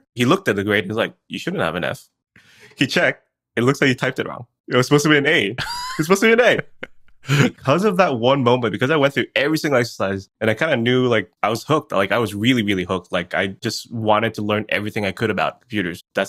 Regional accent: Belize; That's exactly my story growing up in Belize.

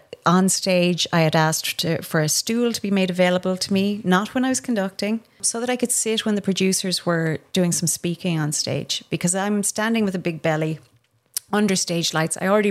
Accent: Ireland; And I'd say, I'm a conductor and I'm Irish. Of course I have terrible poker face. We speak with our faces, you know?

